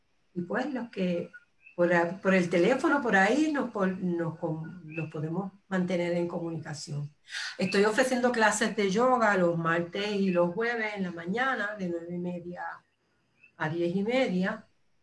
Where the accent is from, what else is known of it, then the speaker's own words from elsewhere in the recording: Puerto Rico; nosotros como puertorriqueños necesitamos sentirnos más acompañados